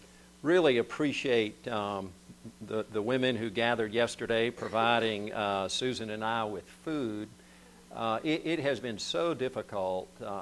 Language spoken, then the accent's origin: English; South Korea; When I was growing up in Korea, the church had a much bigger celebration for the resurrection of Jesus than Christmas.